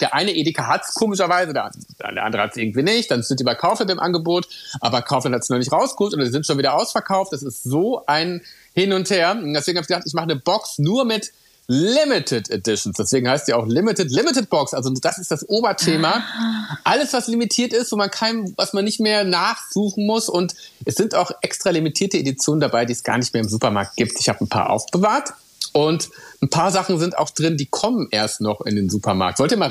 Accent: Beckum, North Rhine-Westphalia, Germany; Ich komme aus Beckum

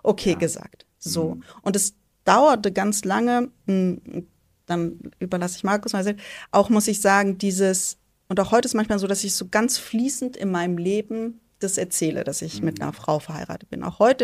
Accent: Tübingen, Baden-Württemberg, Germany; Ich bin ja in Tübingen groß geworden

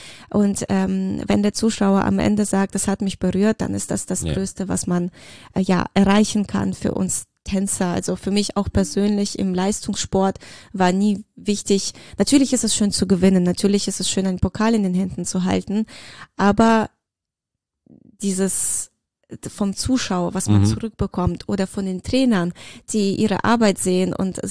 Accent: Russia; accent: Russian; Mit meinem russischen Akzent.

